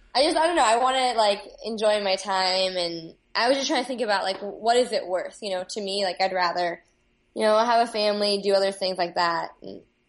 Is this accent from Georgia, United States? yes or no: no; Palo Alto, California, United States; So I'm from the Bay Area. Mm-hmm. I'm from Palo Alto.